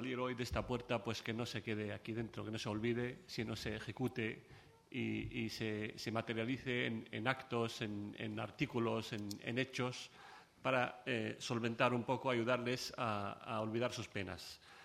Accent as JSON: {"language": "Spanish", "country": "Palestine", "said": "Yo vengo de una tierra de Palestina, de Tierra Santa, una tierra donde la herida sigue abierta, las memorias llenas y las esperanzas frustradas."}